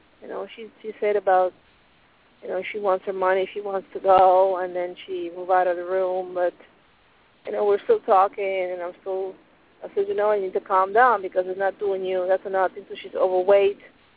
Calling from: Pennsylvania, United States; I'm calling from Pennsylvania.

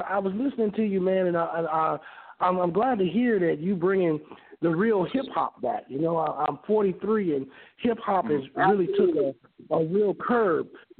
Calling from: Kansas City, Missouri, United States; I'm calling from Kansas City, Missouri.

